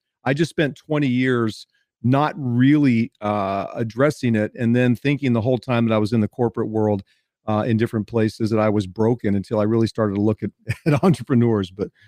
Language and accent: English; California, United States; now in Texas, United States; I grew up in Southern California, and okay. We moved here about 16 years ago.